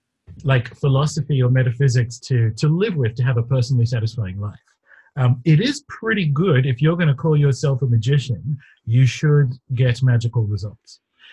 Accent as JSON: {"language": "English", "town": "Newcastle", "region": "New South Wales", "country": "Australia", "tie": "born or raised there", "said": "about 3 miles away down the road where I grew up in Newcastle, Australia, it was a really good independent bookstore."}